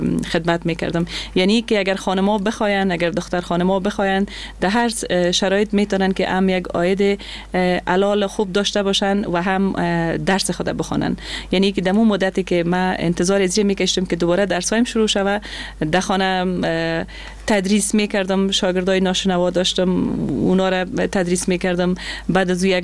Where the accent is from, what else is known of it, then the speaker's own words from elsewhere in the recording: Afghanistan; خب در افغانستان با تاسف زن بودن مشکلات خود داره، با وجود از اینکه ما در خانواده روشن فکر چانس آوردیم که در خانواده روشن فکر به دنیا آمدیم